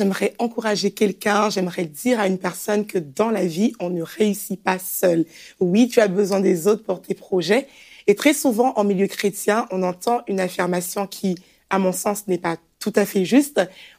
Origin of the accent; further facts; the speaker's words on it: Rennes, Brittany, France; je viens de Rennes, j'habite à Rennes.